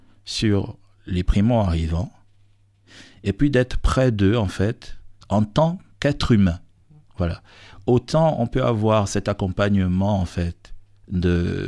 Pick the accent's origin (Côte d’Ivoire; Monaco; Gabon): Gabon; moved away as an adult; lorsque j'ai quitté le Gabon, donc qui est mon pays d'origine, j'avais 18 ans, je venais d'avoir le bac